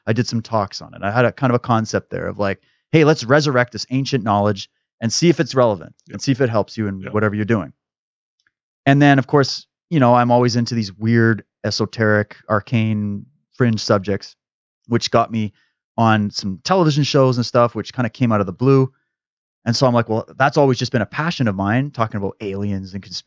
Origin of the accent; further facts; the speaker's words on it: Saskatchewan, Canada; And I'm a, well, I came from Saskatchewan, so I came from Farmville in a way.